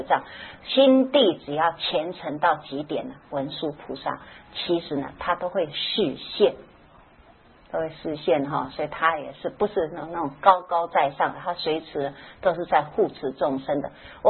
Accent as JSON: {"language": "Chinese", "country": "China", "said": "我们中国人呢是很有福报的"}